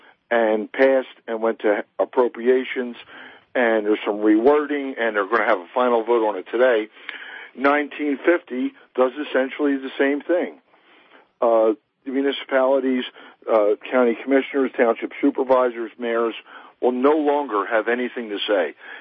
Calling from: Stonestown, Pennsylvania, United States; Yes, it's Stonestown, Pennsylvania.

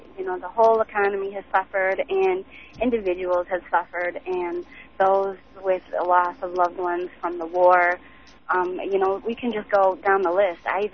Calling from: Detroit, Michigan, United States; In Detroit.

